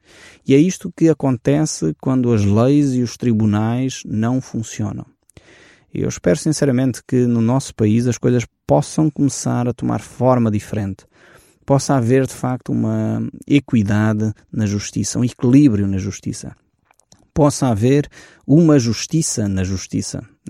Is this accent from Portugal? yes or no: yes; Portugal; Porque é que nós, como portugueses, não podemos ter todos os mesmos direitos